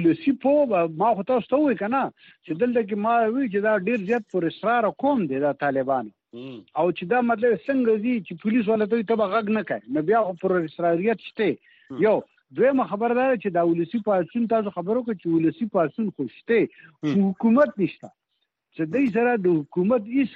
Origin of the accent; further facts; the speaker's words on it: Buner, Khyber Pakhtunkhwa, Pakistan; زه د بونیر اوسېدونکی یم